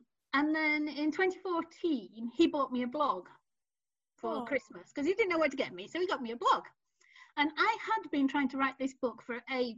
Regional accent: Yorkshire and the Humber, United Kingdom; I grew up in South Yorkshire, about two towns away from Conisbrough Castle

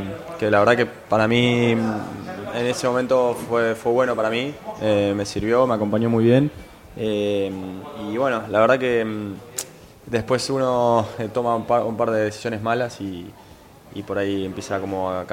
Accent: Argentina; Como los argentinos nos cuesta el largo plazo.

